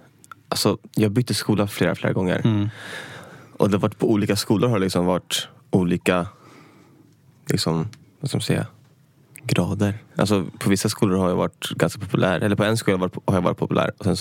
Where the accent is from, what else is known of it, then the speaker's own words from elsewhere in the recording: Gryta, Västmanland County, Sweden; det jag växte upp i Gryta, okay. Önstad typ.